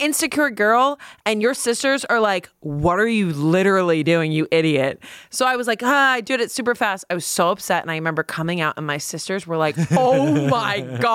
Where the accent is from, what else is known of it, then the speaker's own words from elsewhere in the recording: East Coast, United States; I was from the East Coast. The East Coast doesn't look at your careers as like possibilities.